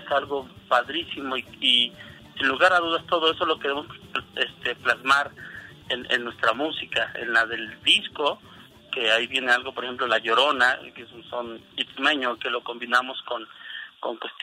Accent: Mexico City, Mexico; nosotros somos del Distrito Federal

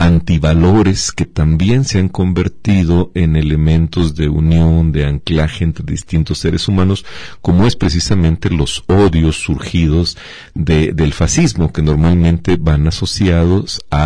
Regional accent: Mexico; nosotros como mexicanos

